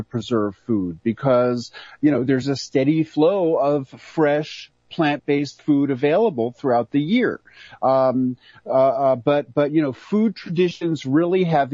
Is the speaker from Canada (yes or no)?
no; New York City, New York, United States; You know, I, as a kid growing up in New York City, I was crazy about pickles.